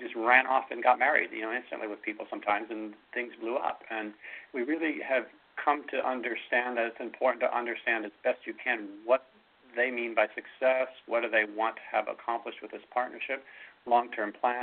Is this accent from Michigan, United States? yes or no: yes; Michigan, United States; My background's a bit different than Bob's. I grew up in Michigan. I went to hotel school.